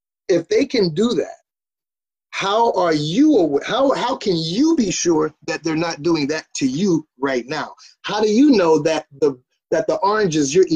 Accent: South Carolina, United States; moved away as an adult; now in Chicago, United States; I grew up eating everything in South Carolina. I moved to Chicago at 21

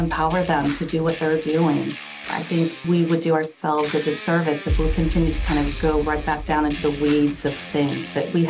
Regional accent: Kansas City, Missouri, United States; I grew up in Kansas City

